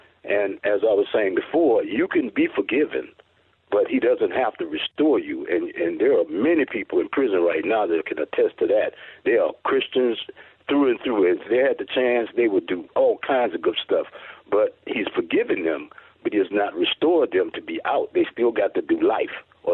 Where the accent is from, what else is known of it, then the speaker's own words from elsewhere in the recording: New Orleans, Louisiana, United States; because I'm from New Orleans and I had never been a hunter